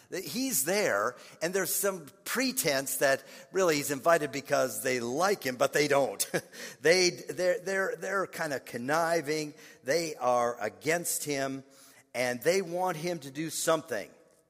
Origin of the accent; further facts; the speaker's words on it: Midwest, United States; Growing up in the Midwest, it was so common that after church, you would get together with some families